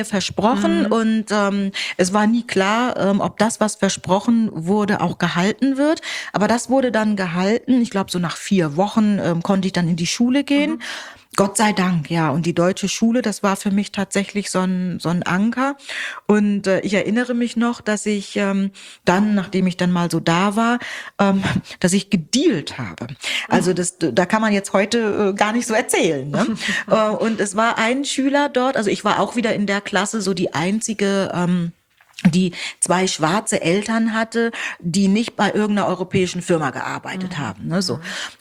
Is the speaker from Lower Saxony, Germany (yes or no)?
yes; Buxtehude, Lower Saxony, Germany; also born or lived in Nigeria; Oder bei uns in Buxtehude, wir hatten so einen kleinen Schrebergarten und dort im Garten zu essen, das war für uns immer das Größte